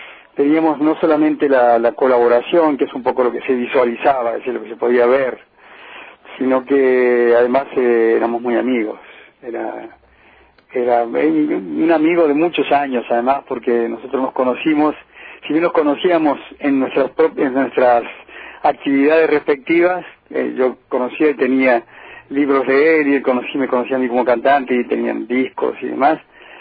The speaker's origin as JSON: {"language": "Spanish", "town": "Cruz del Eje", "region": "Córdoba", "country": "Argentina", "tie": "born or raised there", "said": "yo nací ahí en Cruz del Eje y me crié ahí en el barrio La Banda, que se llama así porque está en la banda oriental del río, y un barrio de obreros, un barrio de muchos trabajadores del ferrocarril"}